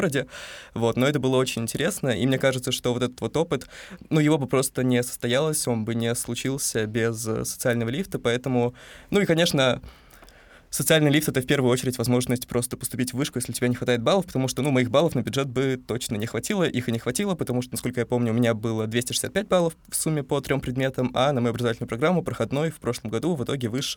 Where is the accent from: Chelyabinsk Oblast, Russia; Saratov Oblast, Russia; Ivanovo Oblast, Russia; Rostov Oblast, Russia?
Chelyabinsk Oblast, Russia; я из Челябинской области махнул на автобусе 10-часовом или больше в Пермский кампус